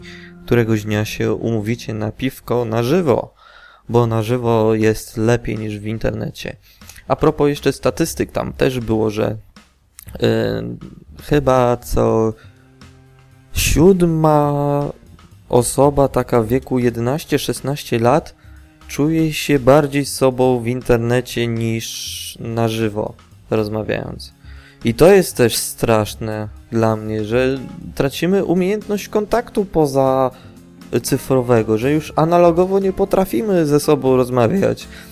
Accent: Siedlce, Masovian Voivodeship, Poland; Tak, jestem z Siedlec, jak ktoś jest, to możemy się spiknąć na browca.

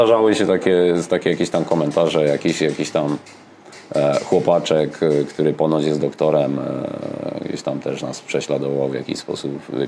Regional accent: Silesian Voivodeship, Poland; No nie, no ja nie pochodzę z Cieszyna akurat, tak naprawdę, tylko ze Śląska.

